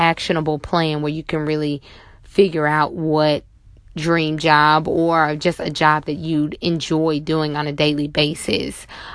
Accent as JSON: {"language": "English", "town": "Monroe", "region": "Louisiana", "country": "United States", "tie": "born or raised there", "said": "I had to drive home to my hometown of Monroe, Louisiana"}